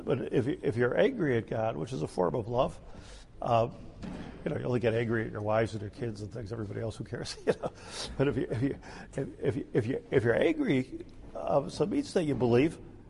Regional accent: United States; when I grew up in America, like most of you, like, okay, that's over with, you know, we got past that.

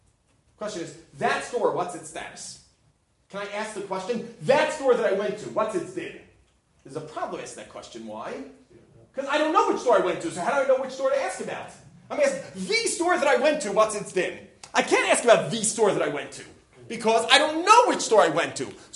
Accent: United States; now in Israel; I'm an American in Israel who thinks everything's kosher.

